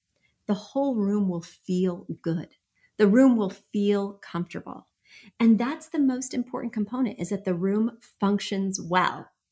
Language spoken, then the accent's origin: English; Midwest, United States; I love to wave. I'm from the Midwest.